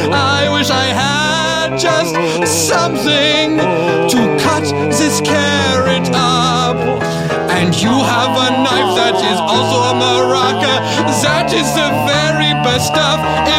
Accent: Germany; I am from Germany

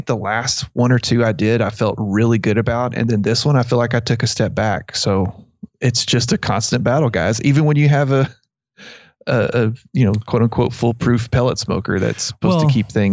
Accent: Abilene, Texas, United States; because I grew up in around Abilene, and that was, you know, that's, people use Mesquite a lot.

